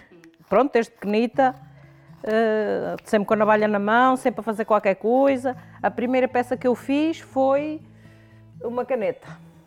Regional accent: Penacova, Coimbra, Portugal; sou de Penacova e trabalho em artesanato em Penacova, cá na minha oficina, desde os 15 anos, tenho 57.

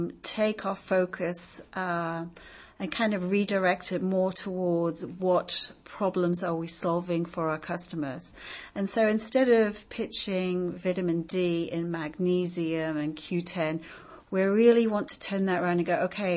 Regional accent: Bedlington, North East England, United Kingdom; moved away as an adult; now in United States; Yes, I'm originally from Bedlington, Northumberland. And I've been in the States 25 years.

